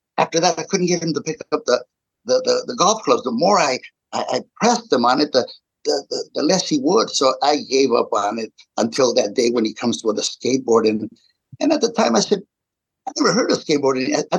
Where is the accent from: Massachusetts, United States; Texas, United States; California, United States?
California, United States; Compton; You know, I grew up in Compton, so I knew what would work there.